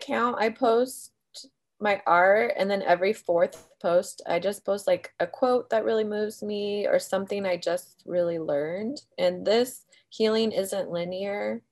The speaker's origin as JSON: {"language": "English", "town": "Tacoma", "region": "Washington", "country": "United States", "tie": "born or raised there", "said": "because I grew up in Tacoma, Washington, near Seattle. You know, it rains all the time."}